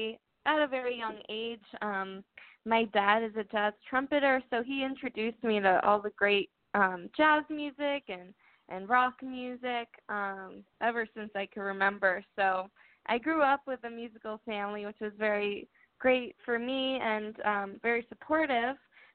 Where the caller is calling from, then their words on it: Manhattan, New York, United States; I'm calling from Manhattan, New York, the Big Apple.